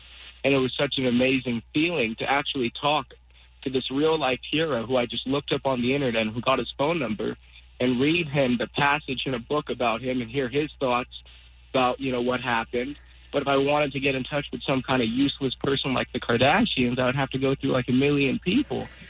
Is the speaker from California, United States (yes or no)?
yes; Agoura Hills, California, United States; Agoura Hills, California.